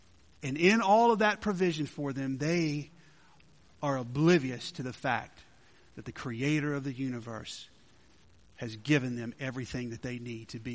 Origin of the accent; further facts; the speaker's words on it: Georgia, United States; now in Texas, United States; growing up in Georgia to be able to go to a hardwood forest and to get in there before the sun comes up. And there's hills there, so we don't have flat spaces and you can't set up a blind like you can here in Texas